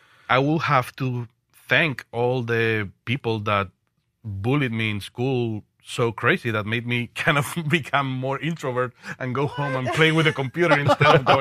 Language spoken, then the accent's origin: English; Madrid, Community of Madrid, Spain; English is a second language; I'm originally from Spain. I'm from Madrid in Spain, and I'm 45 years old.